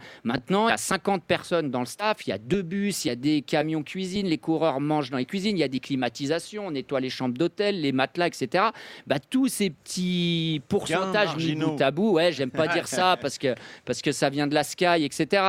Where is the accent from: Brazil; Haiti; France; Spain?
France; Auvergne-Rhône-Alpes; On va passer bientôt chez moi, en Haute-Savoie, dans mon village natal.